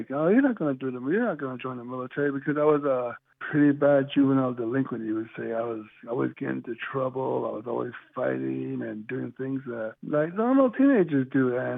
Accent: Navajo Nation, United States; being in the eighth grade and growing up in the Navajo Nation, we were used to like throwing the rocks off the canyon or being destructive

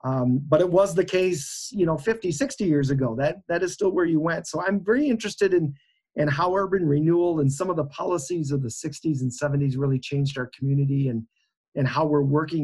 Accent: New York, United States; now in Sioux Falls, United States; I didn't grow up here in Sioux Falls either. I grew up in Western New York and came out here to go to college at Augie

